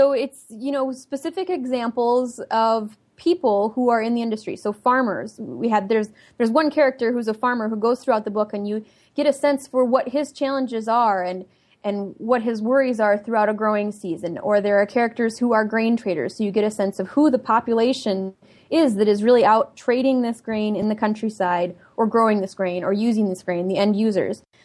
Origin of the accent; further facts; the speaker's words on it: South Dakota, United States; Well, I grew up in South Dakota on a cattle farm and small grain farm, and I still rent land there, and I'm active with the livestock operation up there.